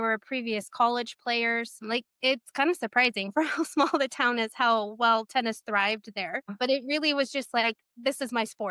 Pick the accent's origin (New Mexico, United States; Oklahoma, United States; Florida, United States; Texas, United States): New Mexico, United States; Silver City; Yes. I grew up in Silver City, New Mexico.